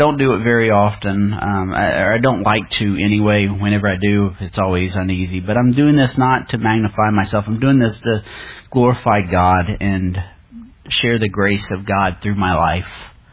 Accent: Louisiana, United States; I made gumbo because I'm a Cajun and that's what we do.

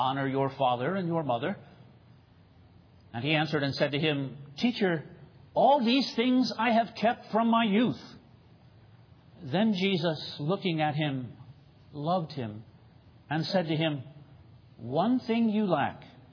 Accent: Baltimore, Maryland, United States; when I grew up in Northeast Baltimore, it was a little street called Powell Avenue, and our address was 4610.

